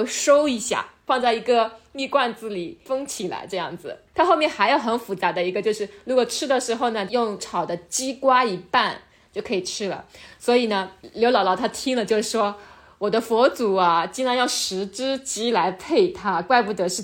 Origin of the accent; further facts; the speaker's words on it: Jiangnan, China; 我老家也是在江南水乡